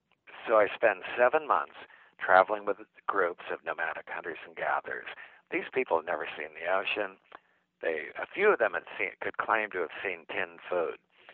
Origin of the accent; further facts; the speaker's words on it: California, United States; I grew up in the Bay Area